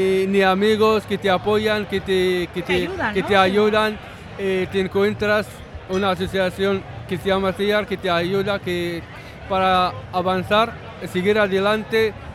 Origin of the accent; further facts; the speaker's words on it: Morocco; now in Spain; Hola a todos … soy de Marruecos, vengo de un pueblo en el medio de Marruecos, en el Atlas. Llevo aquí casi un año y ocho meses y estoy adaptando con el país.